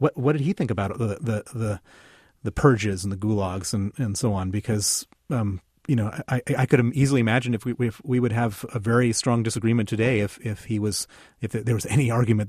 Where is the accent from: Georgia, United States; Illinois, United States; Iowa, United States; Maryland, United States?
Illinois, United States; in Illinois, which was my home state, there's like so many governors that are in jail.